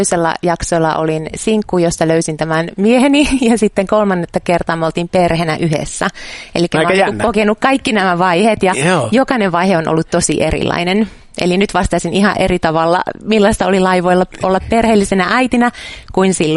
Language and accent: Finnish; Savonlinna, South Savo, Finland; mun kotikaupunki on Savonlinna, eli suurin piirtein sen kokoinen kaupunki asukasmäärältään.